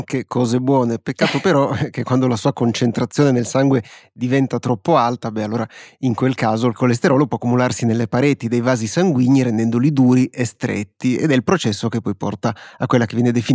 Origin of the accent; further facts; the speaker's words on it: Piedmont, Italy; Siamo piemontesi, non si chiedono queste cose, dai.